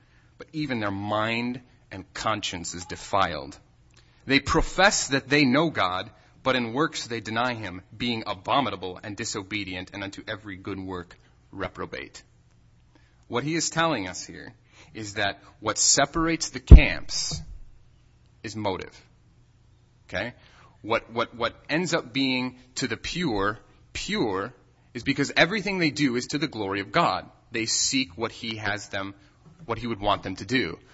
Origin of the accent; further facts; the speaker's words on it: Portland, Oregon, United States; And this last summer, I was doing Bible work in Portland, back in my hometown.